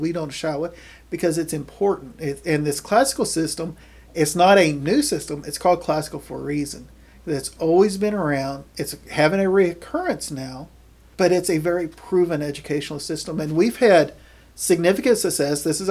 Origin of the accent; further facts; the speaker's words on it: Houston, Texas, United States; I come from Houston. Houston is very diverse.